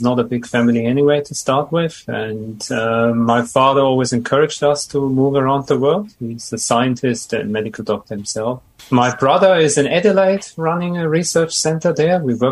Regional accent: Germany; moved away as an adult; also born or lived in Switzerland; now in Australia; originally I come from Germany and was raised in Switzerland and Germany and trained as a medical doctor again in Germany and in Switzerland.

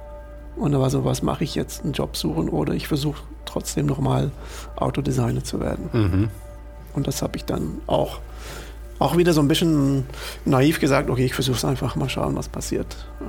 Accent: Belgium; man kann es als Belgier doch.

